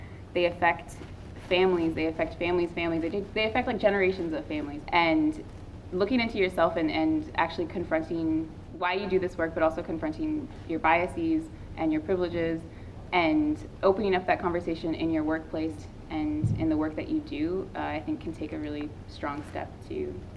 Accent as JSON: {"language": "English", "town": "Oakland", "region": "California", "country": "United States", "lives_now": "Cleveland, United States", "said": "I am originally from Oakland. Recently relocated to Cleveland, Ohio."}